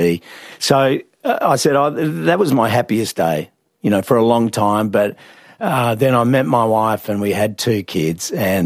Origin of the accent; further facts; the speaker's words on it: Sydney, New South Wales, Australia; So I grew up in Sydney, but I was a cricket tragic along with my two brothers.